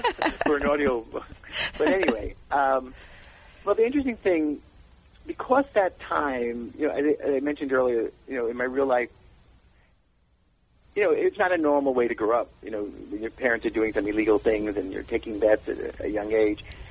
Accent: Bronx, New York, United States; So anyway, I do have very fond memories of growing up in the Bronx.

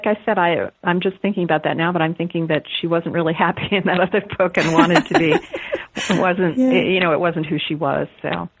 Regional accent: the North, United States; I grew up in the North, and it was not a name that I was familiar with.

